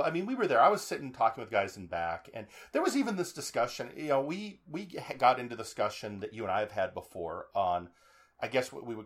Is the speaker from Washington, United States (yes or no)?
yes; Seattle, Washington, United States; I'm from Seattle.